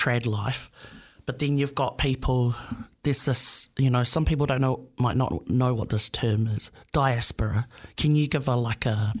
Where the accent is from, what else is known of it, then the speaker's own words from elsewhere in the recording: New Zealand; So I'm Samoan, but I grew up in Aotearoa.